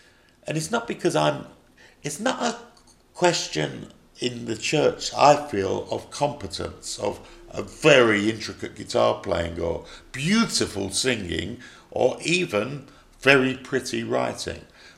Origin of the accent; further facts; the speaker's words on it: London, United Kingdom; First of all, of course, I'm from London.